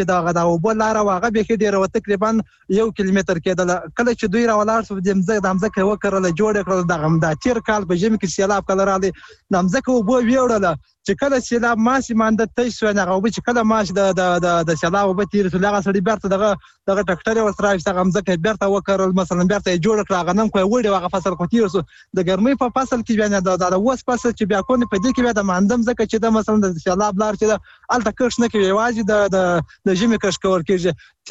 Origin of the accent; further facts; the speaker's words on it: Nad Ali, Helmand, Afghanistan; د هلمند ولایت د ندالی ولایت.